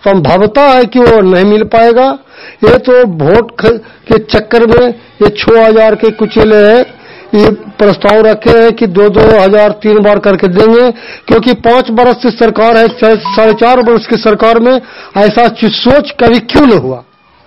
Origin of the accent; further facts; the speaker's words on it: Nagarnausa, Bihar, India; ग्राम post थाना नगरनौसा जिला नालंदा का निवासी हूँ।